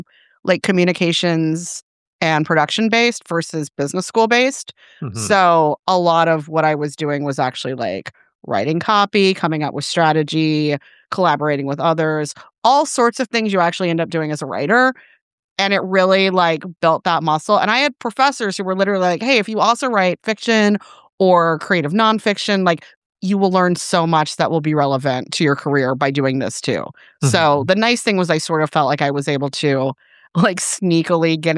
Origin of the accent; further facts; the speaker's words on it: St. Louis, Missouri, United States; Yeah, I grew up in St. Louis, Missouri